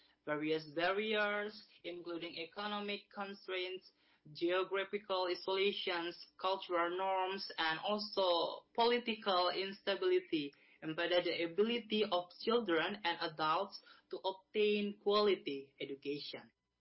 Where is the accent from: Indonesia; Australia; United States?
Indonesia; now in Hong Kong; Originally, I'm from Indonesia. I'm currently serving in Hong Kong